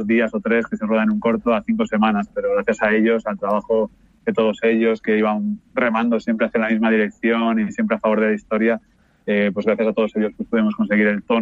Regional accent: Alicante, Valencian Community, Spain; yo claro, soy de Alicante, entonces uh-huh. Me hacía mucha ilusión que, pues, claro, que toda mi familia y todos mis amigos y la gente de allí pues pudiera verla.

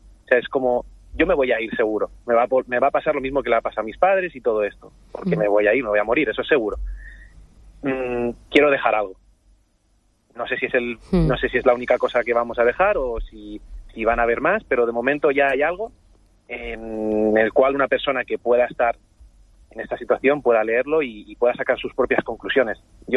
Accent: Tarragona, Catalonia, Spain; Yo soy de Tarragona.

